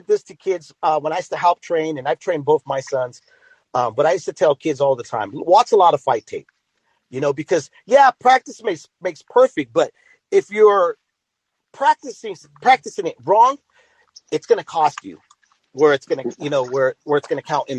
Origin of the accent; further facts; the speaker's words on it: California, United States; I grew up in the Bay Area, but I live here in the Valley now.